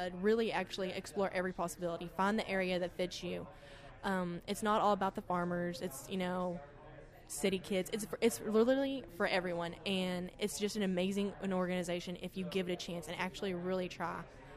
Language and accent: English; Oklahoma, United States; Like you said, I'm from Oklahoma.